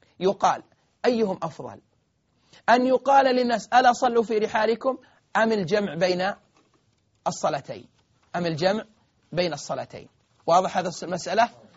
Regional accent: Saudi Arabia; خاصة عندنا في المملكة العربية السعودية حفظها الله

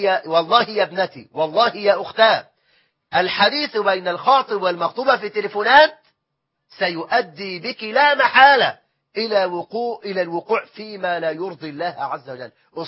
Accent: Egypt; كل التعليم عندنا في مصر تعليم سيء للغاية

